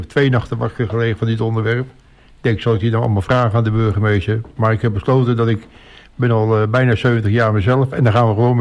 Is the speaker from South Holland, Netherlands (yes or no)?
yes; Rotterdam, South Holland, Netherlands; verjaardag, drie zoenen, wij Rotterdammers, als je binnenkomt, altijd drie zoenen.